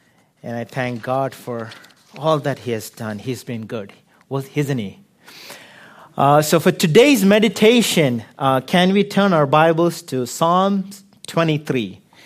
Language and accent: English; India; growing up in India, the church we grew up in, like the denomination, we gave a little bit of, little too much importance to the book of Psalms.